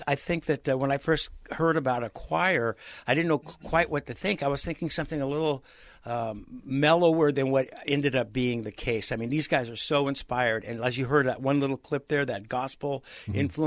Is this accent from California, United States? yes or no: yes; Mill Valley, California, United States; And I moved up from the Bay Area. A little town called Mill Valley was just north of San Francisco.